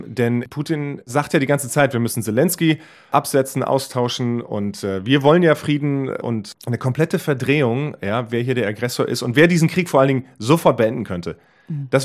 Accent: Wiesbaden, Hesse, Germany; Ich bin in Wiesbaden aufgewachsen, in der Nähe von einem amerikanischen Soldatenhousing.

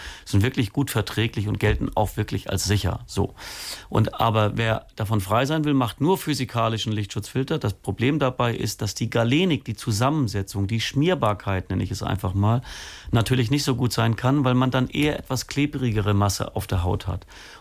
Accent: Schleswig-Holstein, Germany; normal können wir als Holsteiner 15 Minuten in der Sonne sein, ohne einen Sonnenbrand zu kriegen

